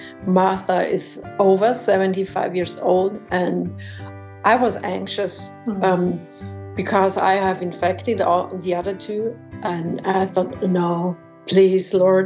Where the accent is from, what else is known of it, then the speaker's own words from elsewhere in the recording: Salzburg, Austria; English is a second language; And she was in the main capital in Vienna, and then she moved to Salzburg, to my hometown.